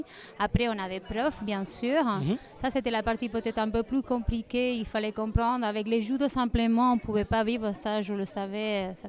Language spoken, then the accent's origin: French; Spain; now in Geneva, Switzerland; Je suis espagnole, alors avant je le faisais en Espagne et ça fait déjà 6 ans que je suis ici à Genève